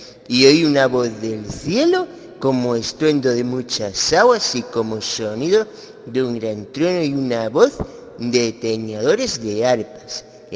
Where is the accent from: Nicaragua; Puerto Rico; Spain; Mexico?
Spain; Vigo, Galicia; de aquí de Vigo